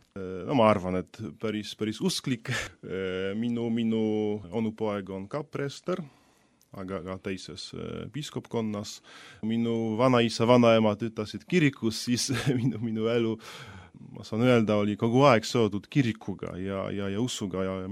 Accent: Rzeszów, Subcarpathian Voivodeship, Poland; Estonian is a second language; now in Estonia; Jah, Poola on suur, ma olen pärit Kagu-Poolast, Rzeszówi linnast. Rzeszów on Podkarpatskie makonna pealin. See asub täpselt 100 kilometrit Ukraina ja Slovakia piirist.

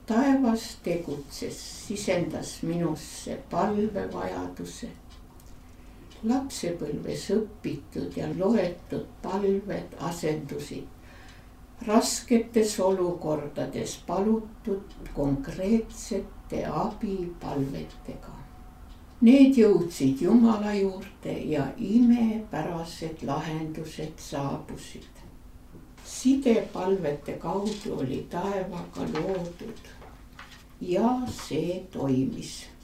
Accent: Konguta, Tartu County, Estonia; Elasin ja kasvasin Tartu maal väike Konguta mõisas

